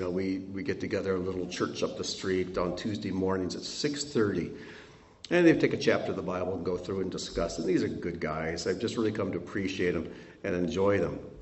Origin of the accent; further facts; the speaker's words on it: United States; I'm raised in the 20th and 21st century in the United States of America as an English speaker.